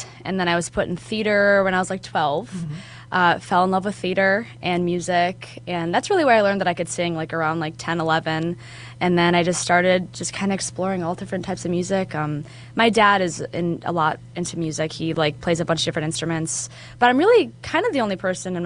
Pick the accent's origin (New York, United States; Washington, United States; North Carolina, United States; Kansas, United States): New York, United States; Kenmore; also born or lived in Amherst; Yeah, so I grew up in Kenmore, and okay. then we moved to Amherst in, like, 2012.